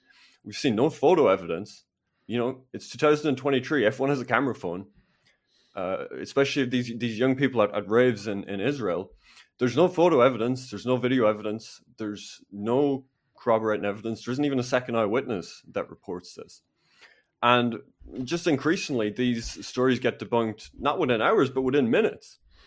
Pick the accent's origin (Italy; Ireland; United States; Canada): Ireland; I want to preserve my identity, my heritage. I'm Irish. I share the views of the majority of Irish people.